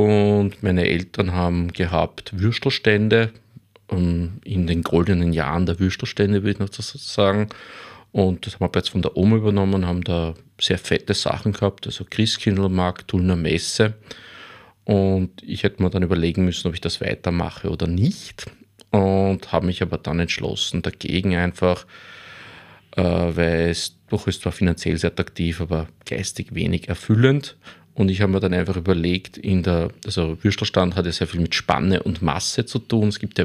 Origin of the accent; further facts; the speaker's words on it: Klosterneuburg, Lower Austria, Austria; Nein, also ich komme aus Klosterneuburg